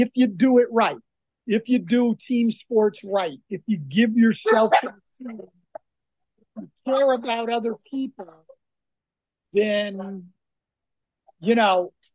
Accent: California, United States; I grew up in the Bay Area in California where the Black Panthers started in Oakland

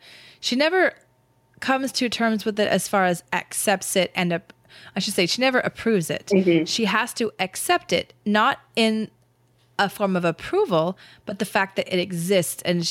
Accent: California, United States; I come from California where it's like, oh, my God.

